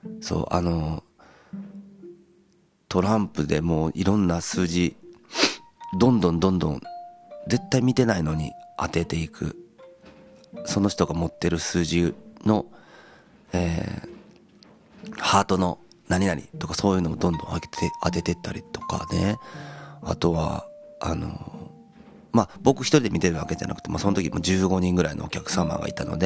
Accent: Mie, Japan; そんなね、三重県から来てるとかからもことすらも知らないはずなので

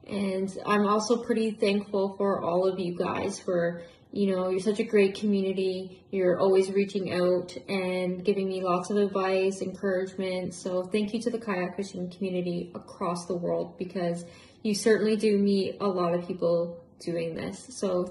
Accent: Ontario, Canada; I'm from Ontario, Canada.

